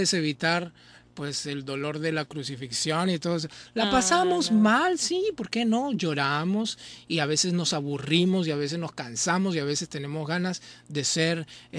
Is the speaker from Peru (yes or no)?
yes; Peru; soy el único peruano nominado.